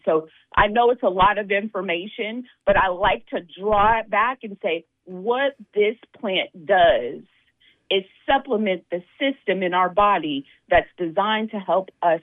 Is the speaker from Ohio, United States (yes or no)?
no; Mississippi, United States; I'm from Mississippi. I was born there.